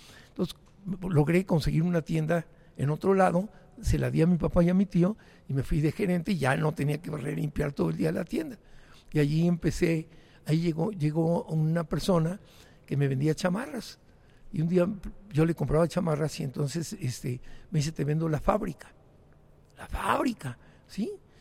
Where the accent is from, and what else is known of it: Santa Bárbara, Chihuahua, Mexico; born or raised there